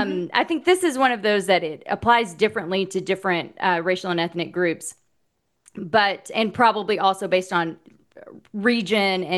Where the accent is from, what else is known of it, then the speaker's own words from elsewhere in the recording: Oklahoma, United States; I grew up in southern Oklahoma.